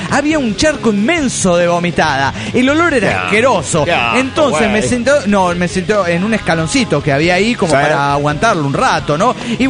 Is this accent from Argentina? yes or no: yes; Olavarría, Buenos Aires Province, Argentina; de Olavarría, Argentina también.